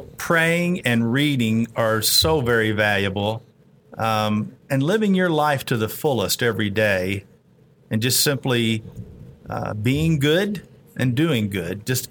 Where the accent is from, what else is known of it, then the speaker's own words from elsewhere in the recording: Kentucky, United States; You know, I am from Kentucky, after all.